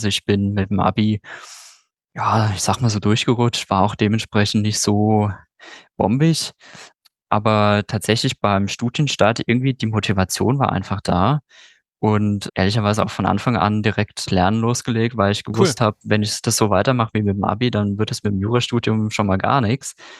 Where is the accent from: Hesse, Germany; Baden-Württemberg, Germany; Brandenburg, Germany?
Hesse, Germany; Wiesbaden; born there; ich komme tatsächlich, ja, ursprünglich aus Hessen. Ich bin in Wiesbaden geboren, komme aber, mein Studium sogar noch ganz in der Nähe von Mainz verbracht, also in Rheinhessen.